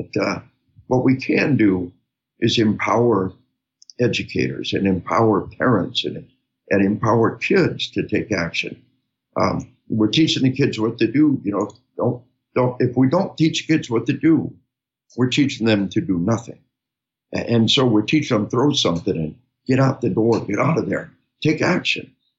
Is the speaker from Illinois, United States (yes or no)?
yes; Illinois, United States; We had a case in Illinois, my home state, just a little north of us here